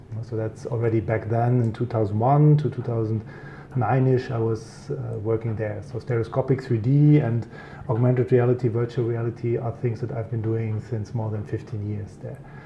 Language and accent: English; Berlin, Germany; So I am originally from Germany. I grew up in Berlin and started my career there after getting my PhD from Aachen University.